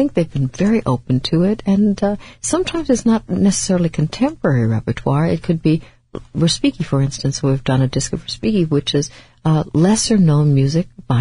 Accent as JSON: {"language": "English", "town": "New York City", "region": "New York", "country": "United States", "tie": "born or raised there", "said": "Well, I grew up in New York City, which was wonderful, and I went to the conservatories there, first Manus College of Music, and then Juilliard, our school."}